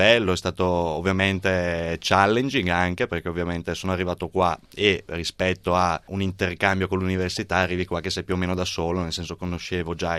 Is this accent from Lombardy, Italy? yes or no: yes; Brescia, Lombardy, Italy; io sono di Brescia e la nostra realtà comunque è una realtà abbastanza attiva dal punto di vista lavorativo